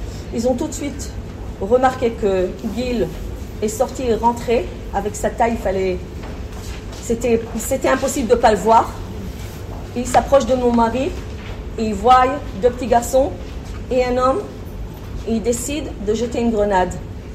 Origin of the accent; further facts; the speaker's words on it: Paris, Île-de-France, France; now in Netiv HaAsara, Israel; Je vis en Israël depuis 1992. Je suis née à Paris, j'ai grandi à Paris et j'étais éduquée toute ma vie ici à Paris, presque. J'habite à Netiv HaAsara, un demi-kilomètre de Gaza, en Israël. Un moshav, c'est comme un petit kibbutz